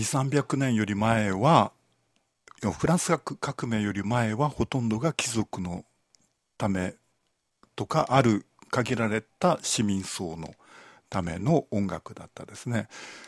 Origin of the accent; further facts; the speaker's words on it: Kyoto, Japan; そう、ここ京都ですけど、京都で私が高校生だった頃、